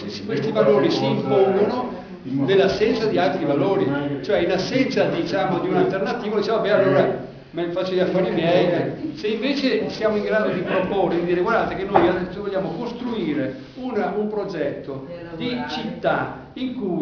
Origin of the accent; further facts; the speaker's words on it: Venice, Veneto, Italy; io che sono veneziano non ci ho marciato per niente